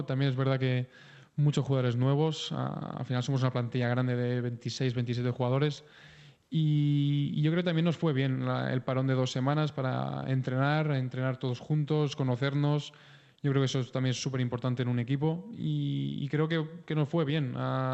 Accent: Catalonia, Spain; Yo me siento español, me siento catalán

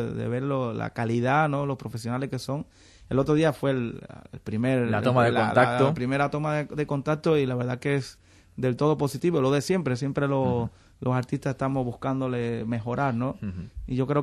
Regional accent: Cuba; Lo que hemos recibido todos los, en mi caso como cubano, ¿no?

